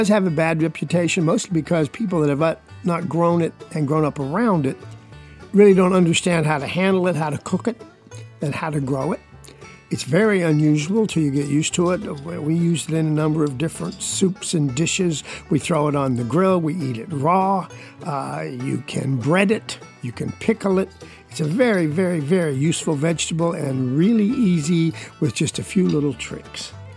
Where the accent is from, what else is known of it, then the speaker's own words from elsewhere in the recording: Georgia, United States; But I'm from South Georgia, and there's not a year goes by that we didn't, when I was young, grow our share of okra.